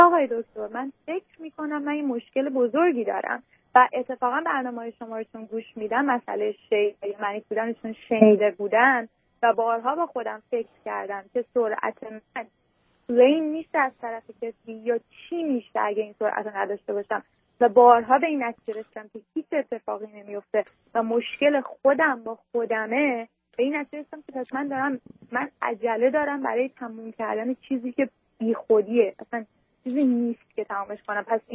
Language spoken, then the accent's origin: Persian; Iran; moved away; ولی به هر حال تو ایران بزرگ شدم.